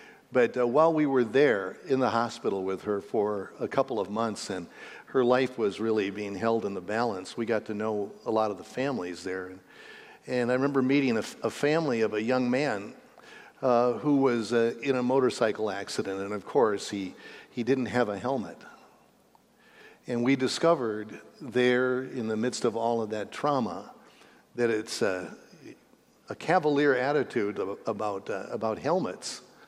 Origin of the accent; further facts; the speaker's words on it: Minnesota, United States; Since I come from Minnesota, every state has its own kind of unique ways of rebelling against authority.